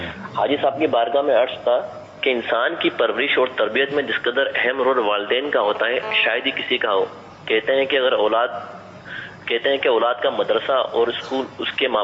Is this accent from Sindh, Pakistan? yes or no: yes; Karachi, Sindh, Pakistan; now in United Arab Emirates; عرض کر رہا ہوں متحدہ عرب امارات سے, میں کراچی کا رہنے والا ہوں.